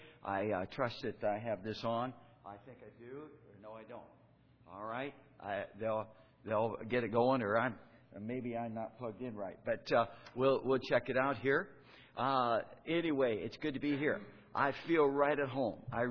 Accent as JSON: {"language": "English", "region": "Indiana", "country": "United States", "said": "I feel at home because I'm in Indiana, you know. That's my home state. I live up here in South Bend, so I feel at home, too."}